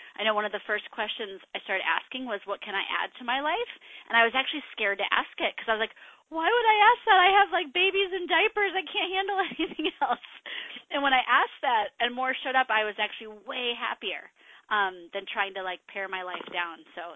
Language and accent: English; Midwest, United States; Cause I know I was so ingrained in, like, I grew up in the Midwest.